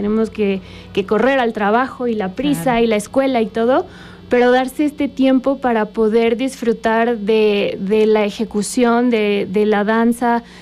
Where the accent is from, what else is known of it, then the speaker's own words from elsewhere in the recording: Mexico; Pues yo soy mexicana, les platico también que yo estudié